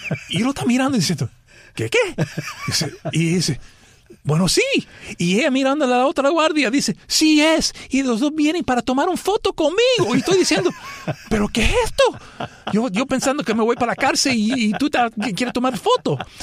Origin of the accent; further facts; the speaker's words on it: New York, United States; born there; Yo siempre pensaba que eso era manera de Nueva York, porque nosotros nacimos en Nueva York